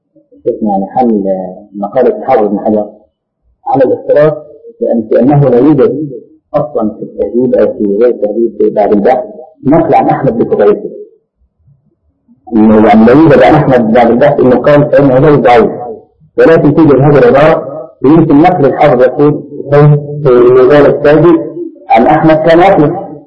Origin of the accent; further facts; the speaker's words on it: Egypt; أخذها بعض أهل بعض الناس عندنا في مصر